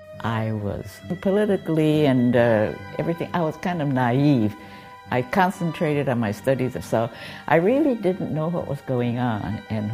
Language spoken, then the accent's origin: English; Hilo, Hawaii, United States; born there; I was born in Hilo, Hawaii. I was the first child born to my parents